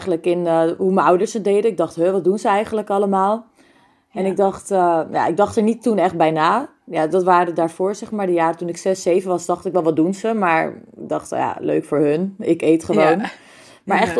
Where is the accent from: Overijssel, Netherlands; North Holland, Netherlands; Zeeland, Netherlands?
North Holland, Netherlands; Hoofddorp; now in The Hague, Netherlands; Nou, ik ben 28 jaar. Ik kom oorspronkelijk uit Hoofddorp, maar nu woon ik sinds een paar maanden in Den Haag.